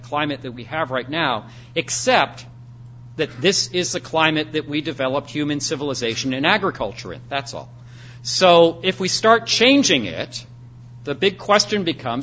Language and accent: English; United States; And I was up next, and I said, well, I'm from the United States.